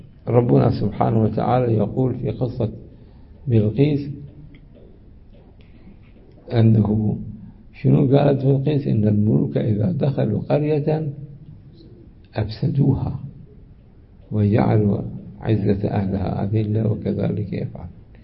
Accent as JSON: {"language": "Arabic", "country": "Iraq", "said": "عندنا في العراق وعندنا في مناطق أخرى ناس صاروا اختل الوضع الأمني والوضع الحكومي فصاروا تجار"}